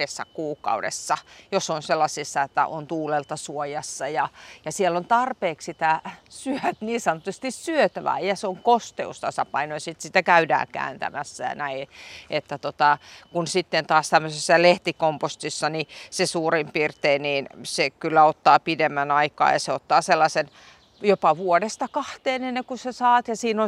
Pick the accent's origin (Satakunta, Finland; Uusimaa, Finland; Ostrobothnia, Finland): Uusimaa, Finland; Vihti; Ennen vanhaa maalla, mä itse kun olen Vihdistä